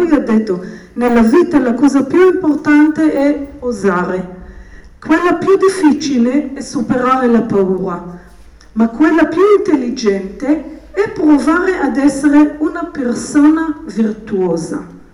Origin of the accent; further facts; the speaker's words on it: Israel; Italian is a second language; siamo cresciuti tutti noi in Israele